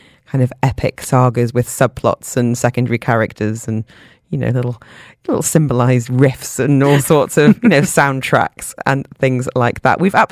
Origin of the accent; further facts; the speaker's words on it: Nepal; first language Newari; English is a second language; And with friends and family from Nepal, I speak Nawari, which is my mother tongue.